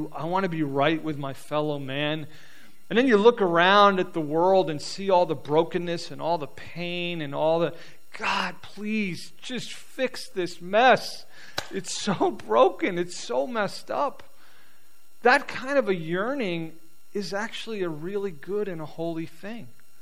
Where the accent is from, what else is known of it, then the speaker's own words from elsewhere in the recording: England, United Kingdom; I'm English, by the way, so I'm not trying to offend anybody.